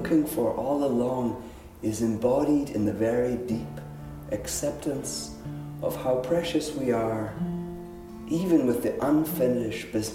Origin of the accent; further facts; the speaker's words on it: Scotland, United Kingdom; I'm Scottish, I have to be a little bit sarcastic.